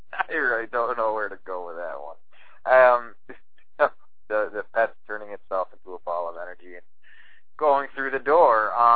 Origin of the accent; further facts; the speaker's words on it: Massachusetts, United States; we're both from the Berkshires and we both do ghost stuff